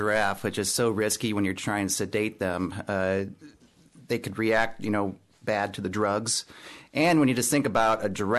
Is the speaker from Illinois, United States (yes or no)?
yes; Chicago, Illinois, United States; I grew up in Chicago, so there's not much animal life around there, if you can believe that. So I really grew up going to Brookfield Zoo in Chicago.